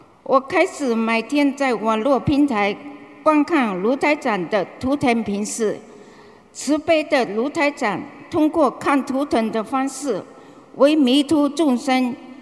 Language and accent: Chinese; Malaysia; 我是来自马来西亚的